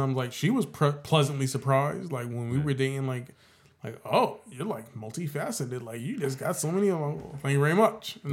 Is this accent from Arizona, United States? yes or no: no; New York City, New York, United States; You know what it is? I'm a New Yorker.